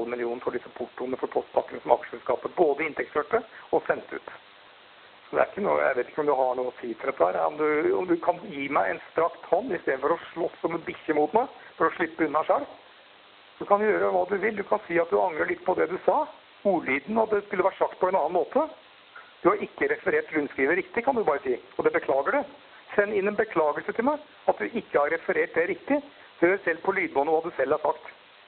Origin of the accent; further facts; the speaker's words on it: Sandvika, Akershus, Norway; now in Arendal, Norway; Jeg har bodd halve livet mitt i Arndal, og det er nesten trist at jeg ikke har klart å bytte på dialekten. Jeg kommer fra Sandvika, nesten der du jobber.